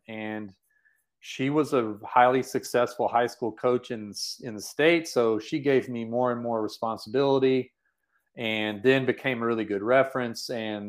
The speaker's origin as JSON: {"language": "English", "region": "Texas", "country": "United States", "tie": "born or raised there", "said": "But I grew up in Texas, and a lot of people who grew up in Texas like I did can identify with a pull of football."}